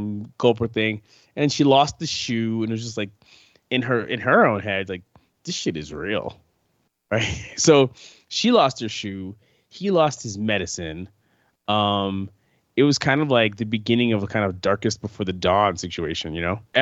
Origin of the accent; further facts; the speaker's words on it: New York, United States; I'm from New York and I used to get skeeved out when people would wear sandals